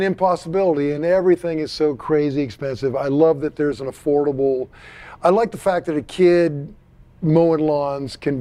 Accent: Montana, United States; In my hometown, your band went to the local music store, like Music Villa in Bozeman or Hanson's in Billings

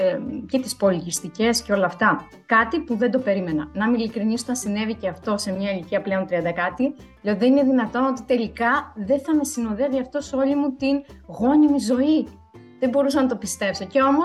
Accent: Crete, Greece; moved away; also born or lived in Athens; όχι μόνο από Κρήτη, κατάγομαι από Κρήτη, στην Αθήνα για να μάθω καινούργια πράγματα, αλλά και από Ελλάδα σε άλλες χώρες του εξωτερικού, όσο έμενα ακόμα Ελλάδα.

